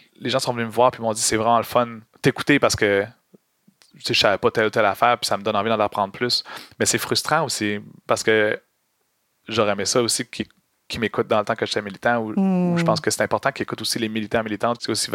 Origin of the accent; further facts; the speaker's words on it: Montreal, Quebec, Canada; Comme tu l'as mentionné, j'ai grandi à Montréal, fait que j'étais loin de ma culture, de mes traditions